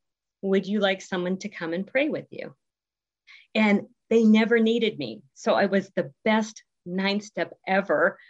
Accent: Ireland; I should have told you that I'm Irish

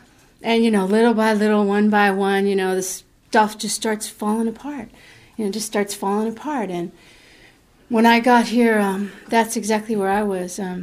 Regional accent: Pasadena, California, United States; And I come from Pasadena on Greenwood Street, South Greenwood.

